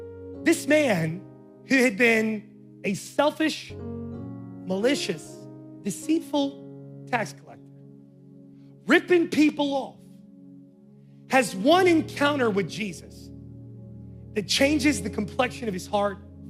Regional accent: West Virginia, United States; I told you I'm from West Virginia

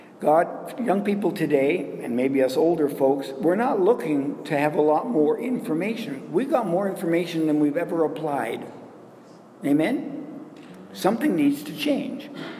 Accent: Quebec, Canada; And I'm come from Quebec, I can speak French.

